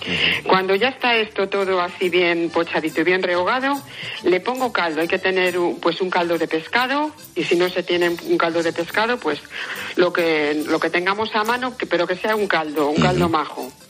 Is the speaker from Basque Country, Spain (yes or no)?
no; Santoña, Cantabria, Spain